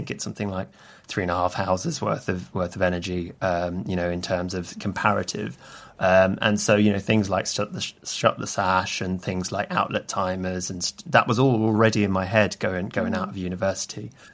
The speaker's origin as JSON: {"language": "English", "region": "London", "country": "United Kingdom", "tie": "born or raised there", "said": "So yeah, I grew up in South London."}